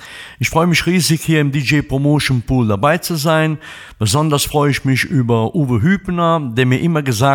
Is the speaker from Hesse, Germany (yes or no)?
no; Cologne, North Rhine-Westphalia, Germany; born there; now in Bonn, Germany; Als gebürtiger Kölner bin ich vor 2 Jahren nach Bonn gezogen